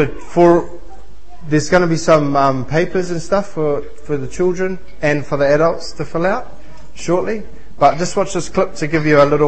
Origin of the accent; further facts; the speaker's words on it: South Auckland, Auckland, New Zealand; No, I'm not from Auckland. Even though they've changed the name, I'm from South Auckland. It's very different.